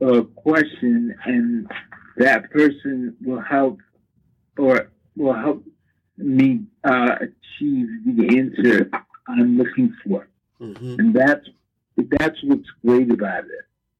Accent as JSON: {"language": "English", "town": "Brooklyn", "region": "New York", "country": "United States", "said": "I'm from Brooklyn. I was living in Brooklyn. And I've since moved upstate New York."}